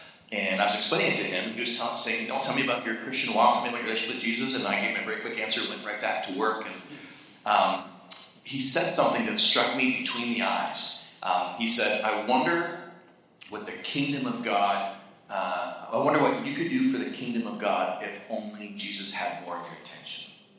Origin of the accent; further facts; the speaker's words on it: Western Canada, Canada; I grew up in Western Canada.